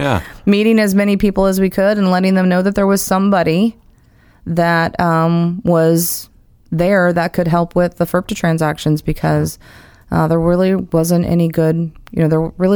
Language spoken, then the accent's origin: English; Michigan, United States; moved away; And, you know, I forget sometimes that I'm from Michigan because I just feel like I'm, you know, a Floridian.